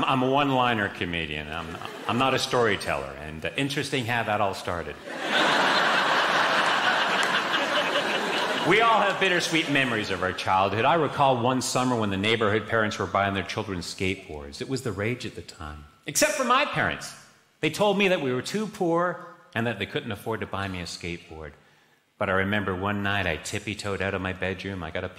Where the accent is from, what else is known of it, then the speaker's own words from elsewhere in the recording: Canada; Sadly, as a Canadian, I don't speak French.